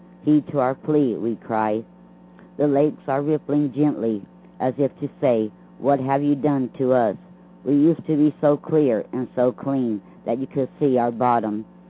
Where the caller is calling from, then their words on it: Lake Wales, Florida, United States; from Lake Wells, Florida.